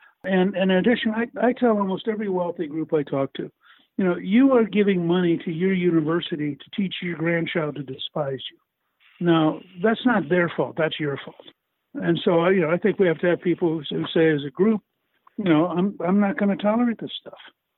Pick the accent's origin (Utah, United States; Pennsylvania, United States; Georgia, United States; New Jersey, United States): Pennsylvania, United States; Harrisburg; born there; I was born in Harrisburg. I grew up in an integrated army and went to the South towards the last phases of segregation.